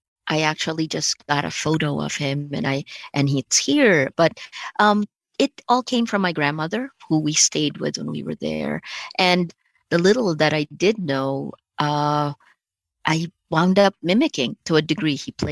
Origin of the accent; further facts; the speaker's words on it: United States; moved away; Also, for me, I felt sarcasm was kind of mean growing up in America. And so when I got here